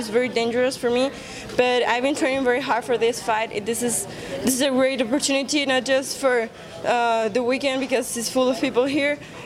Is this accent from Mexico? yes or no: yes; Mexico City, Mexico; I did my camp in my hometown, in my city, in my gym, in my house, in my car, in my everything I know. So it was awesome. After that hard training camp I had in Mexico City